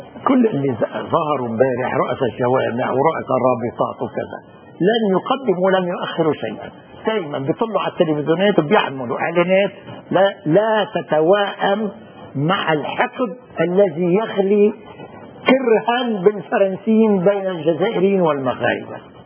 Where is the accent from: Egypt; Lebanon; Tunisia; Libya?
Lebanon; ودولة فرنسية هزيلة مثل ما صار عندنا بلبنان.